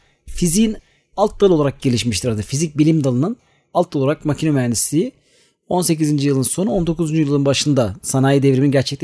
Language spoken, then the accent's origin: Turkish; İzmir, Turkey; 1982 yılında İzmir'de doğdum. İlk orta ve lise öğrenimi İzmir'de tamamladım.